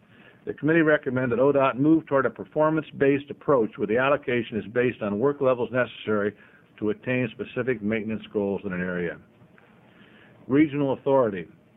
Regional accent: Medford, Oregon, United States; I'm from Medford.

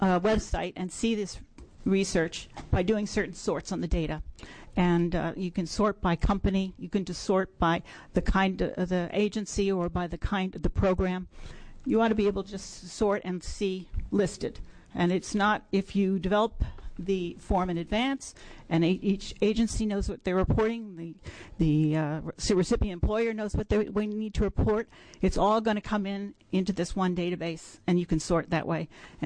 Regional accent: Oregon, United States; I'm from Washington County.

